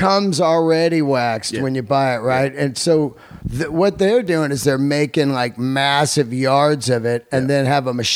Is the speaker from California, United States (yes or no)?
yes; California, United States; I mean, growing up in the Bay Area, I had a similar jacket by Ben Davis.